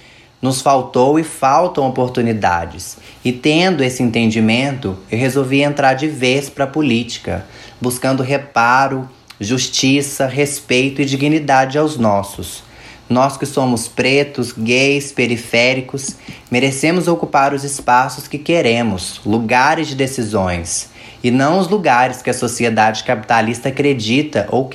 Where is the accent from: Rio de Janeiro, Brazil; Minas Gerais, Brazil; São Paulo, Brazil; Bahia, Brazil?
Minas Gerais, Brazil; Belo Horizonte; Nascido e criado em Belo Horizonte, com os pais separados durante a infância e juventude, eu comecei a trabalhar aos 13 anos de idade, ajudando a minha mãe com as costuras. Aos 16 anos, eu comecei a trabalhar numa lanchonete lá em Jaboticatubas, cidade onde eu morei por 4 anos.